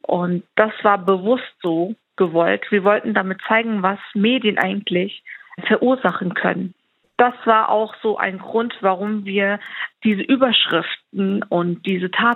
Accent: Germany; Ja, ich bin in Deutschland geboren. Ich trage deutsche Wurzeln. Deutschland ist immer noch meine Heimat. Ich bin dort geboren, aufgewachsen. Ich habe dort studiert.

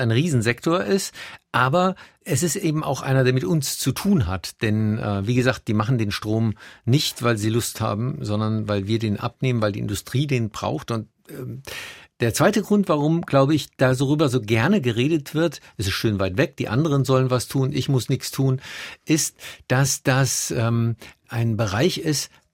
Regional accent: Rhineland-Palatinate, Germany; Das ist in Rheinland-Pfalz, wo ich herkomme, ganz anders.

